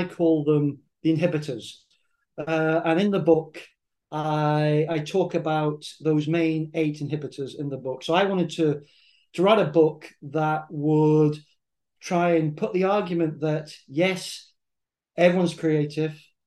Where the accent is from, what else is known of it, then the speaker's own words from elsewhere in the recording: England, United Kingdom; now in Scotland, United Kingdom; I'm actually English, but I've lived in Scotland for about 35 years here.